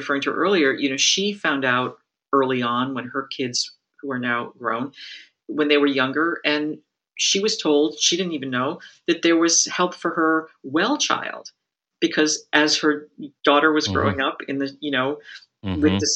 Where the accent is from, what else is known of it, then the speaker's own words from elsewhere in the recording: Massachusetts, United States; We're both Jewish. She grew up in New Jersey. I grew up in Massachusetts.